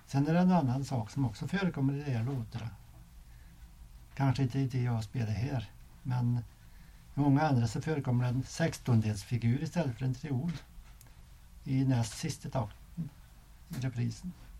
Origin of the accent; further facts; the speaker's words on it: Östmark, Värmland, Sweden; jag kommer från Medbäckens by där uppe. I Östmark.